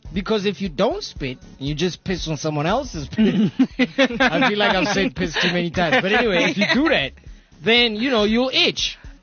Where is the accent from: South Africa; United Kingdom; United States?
South Africa; Soweto, Gauteng; I grew up in Midolens, right? Midolens, Ndofaya, Soweto